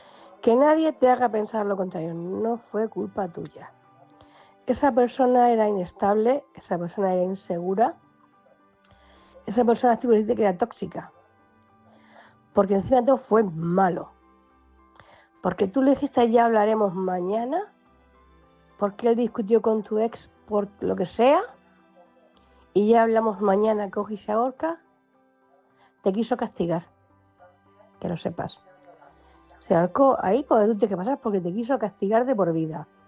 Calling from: Cartagena, Region of Murcia, Spain; corresponsal de Cartagena.

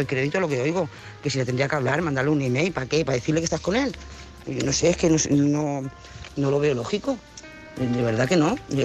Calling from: Lloret de Mar, Catalonia, Spain; de Lloret de Mar.

